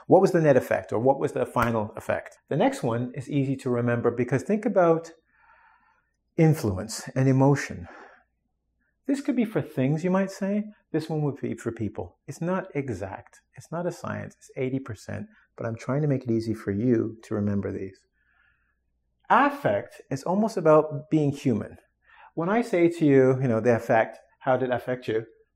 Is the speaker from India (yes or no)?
no; England, United Kingdom; born there; Most Canadians and English, because I was born in England, been to America, just English-speaking people make this mistake incredibly.